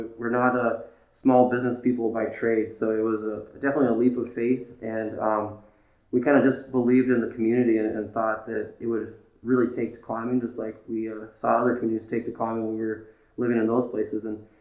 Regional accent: Butte, Montana, United States; Yeah, so I grew up in Butte.

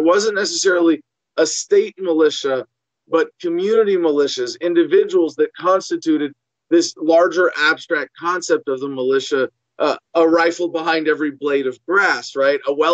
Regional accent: San Francisco, California, United States; born there; So I was born in San Francisco. We have the paperwork.

